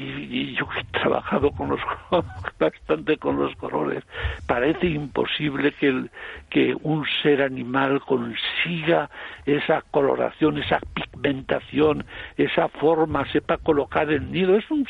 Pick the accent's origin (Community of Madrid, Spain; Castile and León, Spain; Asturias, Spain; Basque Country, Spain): Castile and León, Spain; Yo en el norte de Palencia, ya sabes que cerquita de mi pueblo